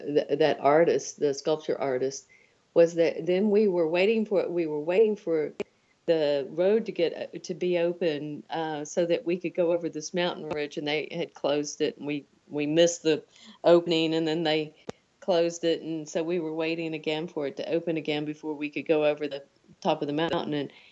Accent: United States; Well, it's just, you know, growing up in America, it's like, you think, I think that they think everybody's circumcised

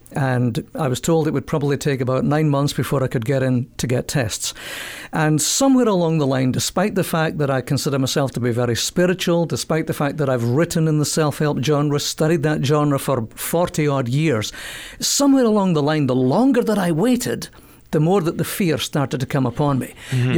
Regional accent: England, United Kingdom; now in Canada; as folk will pick up from the accent, I'm not from these parts. So hail from the UK, and I like to tell people I'm Scottish by race, I'm English by birth, and I'm Canadian by choice.

